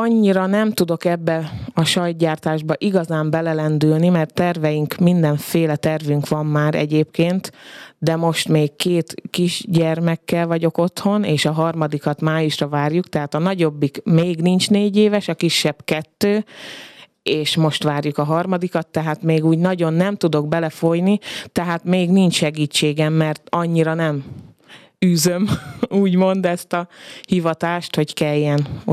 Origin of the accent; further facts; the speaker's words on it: Tataháza, Bács-Kiskun, Hungary; now in Kiskunhalas, Hungary; Tataházi voltam én, Tataházáról jöttem. Csak a férjemmel, a Ferivel találkoztunk, és nagyon rövid idő alatt kiderült, hogy nekem itt a helyem, Kiskunhalason